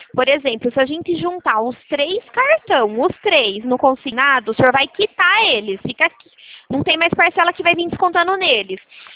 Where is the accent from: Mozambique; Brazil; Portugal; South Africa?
Brazil; Araras, São Paulo; Eu fico aqui em Araras, eu sou de Araras, São